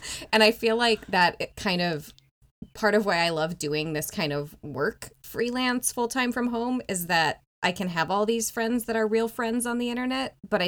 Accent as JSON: {"language": "English", "town": "Fargo", "region": "North Dakota", "country": "United States", "tie": "born or raised there", "lives_now": "Chicago, United States", "said": "I grew up in Fargo, literally like the movie, for those of you who don't know."}